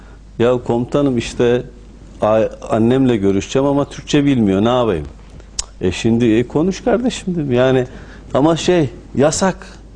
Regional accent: Bursa, Turkey; Benim Bursa'da büyüdüğüm mahalle Bosna'dan, Sancak'tan gelen kardeşlerimizin bulunduğu mahalle.

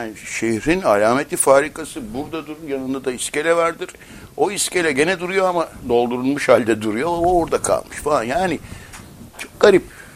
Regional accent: İzmir, Turkey; Evet, İzmirliyim. İzmir Karşıyaka.

